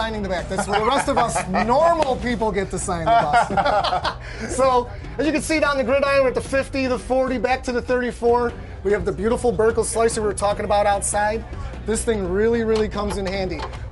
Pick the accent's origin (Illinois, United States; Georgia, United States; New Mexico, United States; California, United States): Illinois, United States; Chicago; I grew up about 4 miles away in the Bridgeport area by White Sox Park.